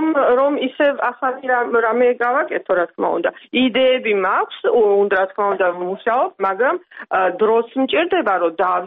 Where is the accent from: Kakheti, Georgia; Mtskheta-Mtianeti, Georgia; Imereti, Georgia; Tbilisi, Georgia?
Tbilisi, Georgia; now in Germany; როდესაც მე თბილისიდან ჩამოვედი გერმანიაში, პირველი რაც მე შევამჩნიე, ეს არის სულის ღარიბობა.